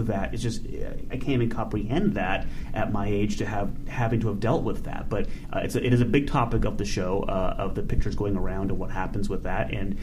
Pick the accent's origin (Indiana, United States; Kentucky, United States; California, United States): California, United States; La Mirada; I grew up in La Mirada, and I was an usher at the La Mirada Theater.